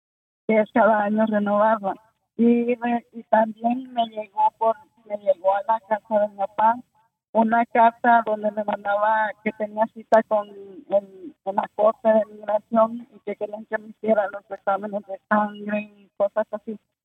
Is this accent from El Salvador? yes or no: yes; El Salvador; moved away as an adult; now in United States; yo entré, soy salvadoreña, y entré en el 91.